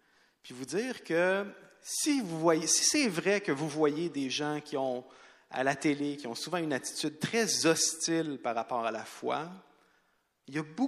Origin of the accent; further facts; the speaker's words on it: Quebec, Canada; Puis nous aussi, on est citoyens québécois. On est des vrais Québécois. On est chrétiens avant, mais on est Québécois autant que tout le monde.